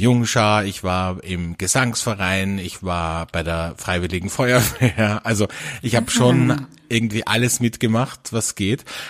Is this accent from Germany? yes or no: no; Velden am Wörthersee, Carinthia, Austria; Ich bin ja auch am Land aufgewachsen. Gut, zwar in einem Tourismusort in Velden am Wörthersee. Aber ich meine, wir haben 7.000 Einwohner, glaube ich, damals gehabt.